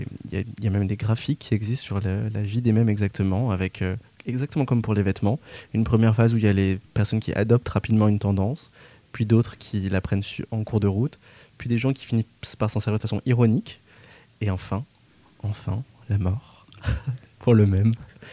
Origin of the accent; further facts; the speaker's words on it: Paris, Île-de-France, France; J'ai grandi à Paris moi, désolé.